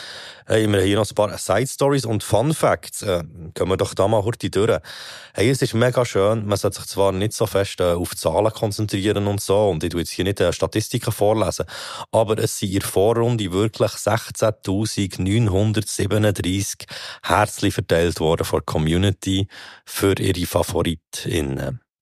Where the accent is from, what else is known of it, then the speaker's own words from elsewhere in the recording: Bern, Switzerland; als Berner